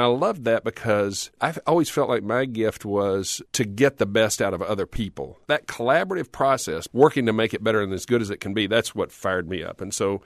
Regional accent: Texas, United States; now in Tacoma, United States; Texan by birth, Tacoman by choice.

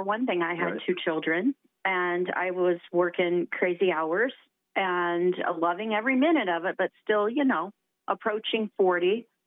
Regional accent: Michigan, United States; also born or lived in Montana; I had a father, growing up in Montana and Michigan, who he was an opera singer, and he loved to cook, and he collected cookbooks.

